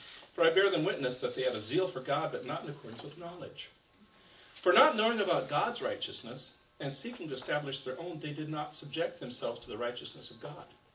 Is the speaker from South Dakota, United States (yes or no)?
yes; South Dakota, United States; When I was born there in South Dakota. Never lived outside of the state of South Dakota, so that's where I'm